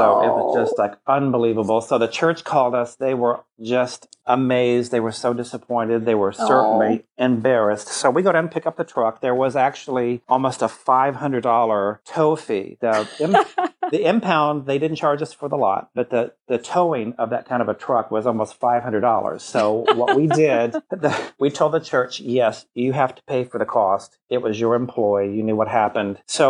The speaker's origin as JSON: {"language": "English", "region": "Tennessee", "country": "United States", "said": "Now, you and I are both Southern. I'm from Tennessee."}